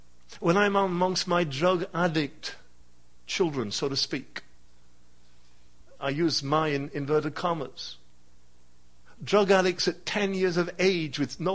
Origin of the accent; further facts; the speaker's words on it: England, United Kingdom; let me suggest you, if I dare as an Englishman, just tear the bill up